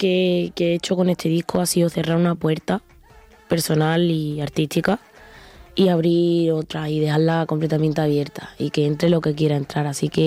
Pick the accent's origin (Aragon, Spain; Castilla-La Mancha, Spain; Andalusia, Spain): Andalusia, Spain; Seville; also born or lived in Jerez; now in Seville, Spain; Yo nací en Jerez, pero me crié en Sevilla.